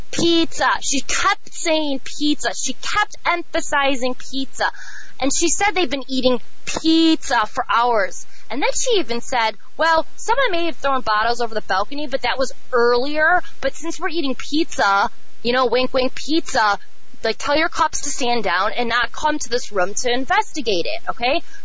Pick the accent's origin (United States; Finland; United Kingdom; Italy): United States; Chicago, Illinois; And I'm from Chicago, too.